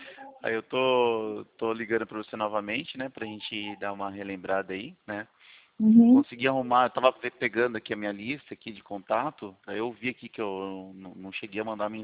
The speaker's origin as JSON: {"language": "Portuguese", "town": "Itu", "region": "São Paulo", "country": "Brazil", "said": "Não sou daqui do interior de São Paulo aqui, sou daqui de Itu."}